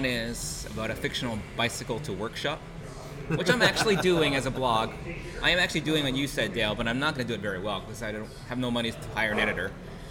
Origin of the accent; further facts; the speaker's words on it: Ontario, Canada; growing up as a Filipino, as a Canadian Filipino heritage in a small town in Ontario